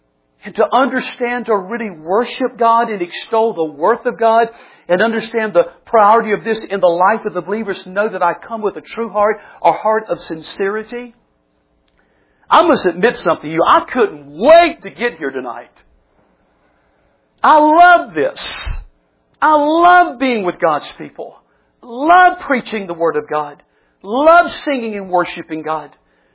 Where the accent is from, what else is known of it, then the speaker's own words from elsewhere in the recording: Florence, South Carolina, United States; I can remember growing up in Florence, South Carolina, attending the church I went to.